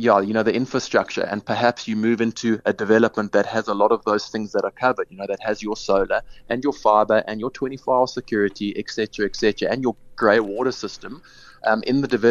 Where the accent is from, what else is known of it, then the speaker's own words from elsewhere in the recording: Johannesburg, Gauteng, South Africa; I'm from Joburg.